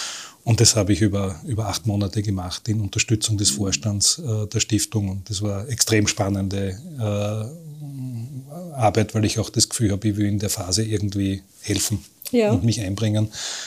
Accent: Graz, Styria, Austria; Ich bin in Graz aufgewachsen, als Einzelkind

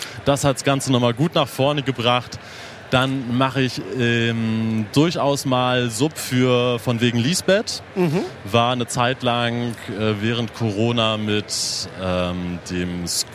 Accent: Hanover, Lower Saxony, Germany; komme aus Hannover.

